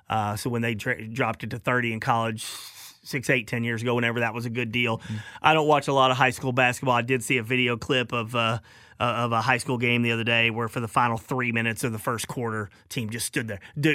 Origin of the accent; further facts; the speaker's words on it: Bryant, Arkansas, United States; My hometown, Bryant, Arkansas. All right, so white school.